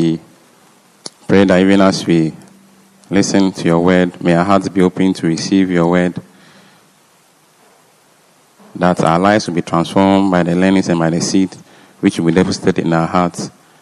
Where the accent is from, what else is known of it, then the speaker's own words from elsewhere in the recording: Ghana; I'm from Ghana.